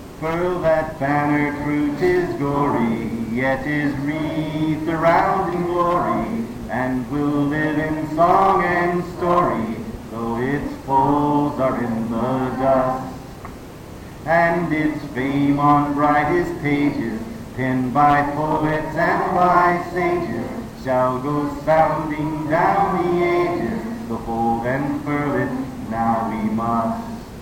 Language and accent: English; the South, United States